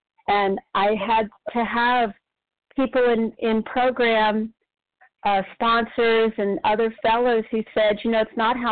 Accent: Texas, United States; I am from Texas.

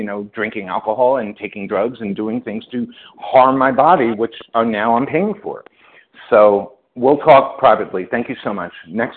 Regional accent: New York, United States; I'm a Jew from New York, and my sponsor is a Catholic who's very conservative

